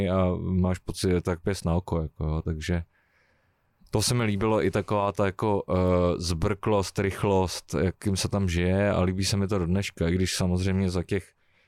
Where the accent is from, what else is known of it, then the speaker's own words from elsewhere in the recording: Prague, Czechia; now in Moravia, Czechia; vy teď asi taky slyšíte, že já jsem původem z Prahy, já s tím žádným způsobem nebojuju, přestože aktuálně třeba žiju na Moravě, na Slovácku